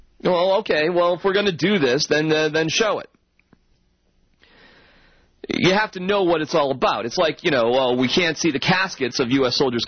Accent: Massachusetts, United States; I grew up in Massachusetts, and it's just I've just heard my whole life.

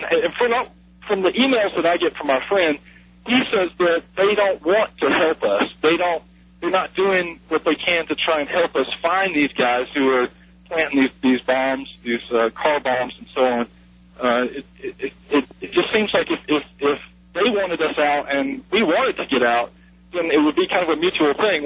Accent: Selma, Alabama, United States; moved away; I'm from Selma, Alabama, and I moved out here a while back during the dot-com boom. And so if I sound kind of like a hick, yeah, that's what's going on.

